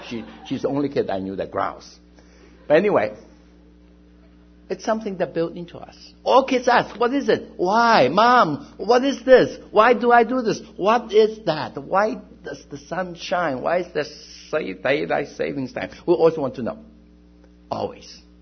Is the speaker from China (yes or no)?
yes; China; English is a second language; Looking at driver's license is not going to solve the problem because we came from China and they don't have English names there.